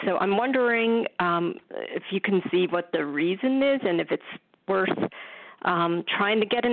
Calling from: New York City, New York, United States; Yes, I'm also calling from the Big Apple.

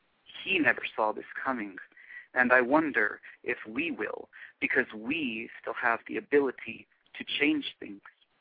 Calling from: Texas, United States; I'm calling from Texas.

